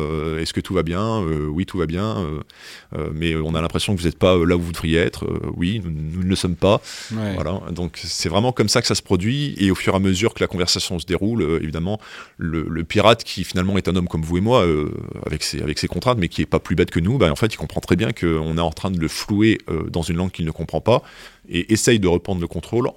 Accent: France; on est français

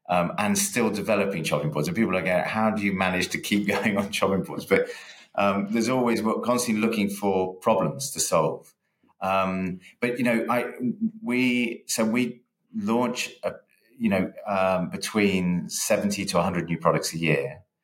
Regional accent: Birmingham, West Midlands, United Kingdom; we grew up in Birmingham, and our father and my grandfather set up a manufacturing business in Birmingham.

